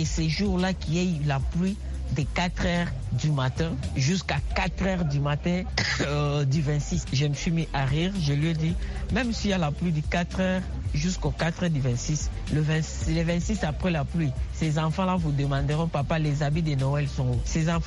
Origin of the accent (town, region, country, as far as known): DR Congo